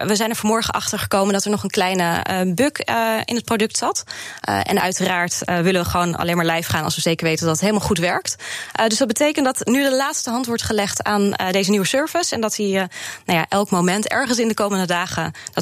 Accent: Netherlands; En als echte Hollanders zijn we altijd heel goed in het zoeken naar de beste deal.

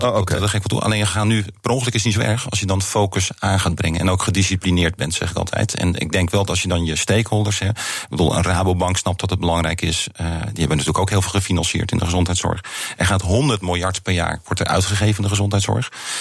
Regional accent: Netherlands; Dat zijn wij als Nederlanders gewend.

